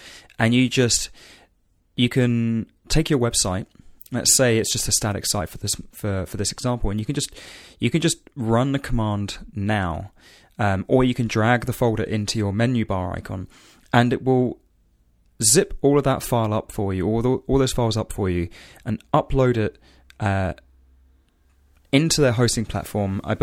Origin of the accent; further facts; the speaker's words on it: England, United Kingdom; as an Englishman